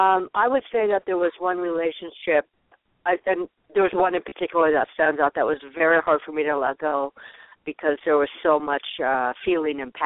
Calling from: Arizona, United States

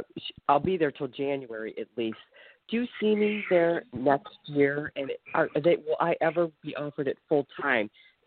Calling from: Ohio, United States

